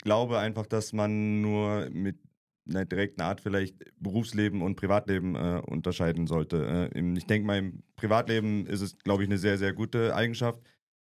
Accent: Cologne, North Rhine-Westphalia, Germany; Ich bin ursprünglich aus Köln, meine ganze Familie, meine Eltern leben bei Köln

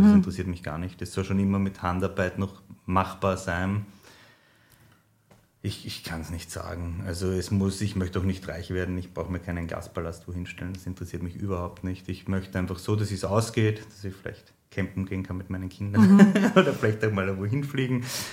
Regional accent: Vienna, Austria; Also wenn du als Wiener aufs Land kommst, das ist eh schon klar, das funktioniert nicht so gut.

